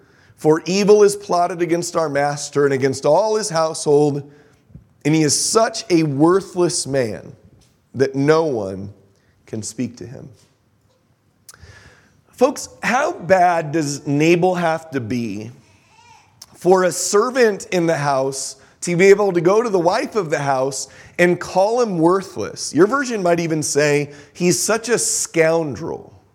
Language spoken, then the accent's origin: English; San Diego, California, United States; I grew up in San Diego, California. Everywhere I went in San Diego, there were people with their hands out.